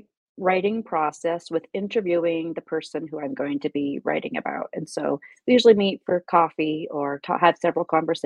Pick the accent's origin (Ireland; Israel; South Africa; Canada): Canada; now in United States; So first of all, I'm not from Alaska. I'm from Canada, actually, which is drastically different as far as setting is concerned, but I did grow up in a city. So I came to Alaska in 99